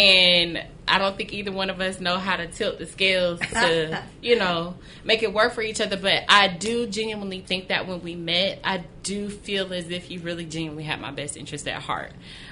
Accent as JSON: {"language": "English", "town": "Warner Robins", "region": "Georgia", "country": "United States", "tie": "born or raised there", "said": "So I met a couple down in my hometown, or up in my hometown in Warner Robins, Georgia"}